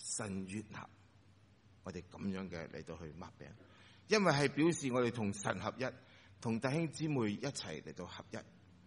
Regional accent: China; 开心走埋一齐嘅时候，我哋中国人多数都食嘢啦

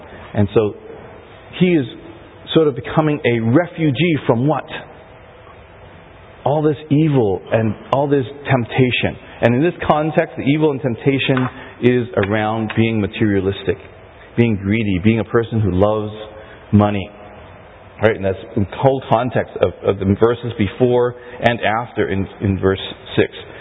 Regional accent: Canada; I was from Canada, Chinatown, Canada.

